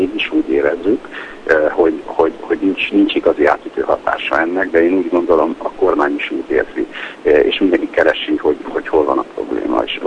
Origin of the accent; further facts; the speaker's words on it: Budapest, Central Hungary, Hungary; Ha azt mondtam, hogy én magyar vagyok, és Budapestről jöttem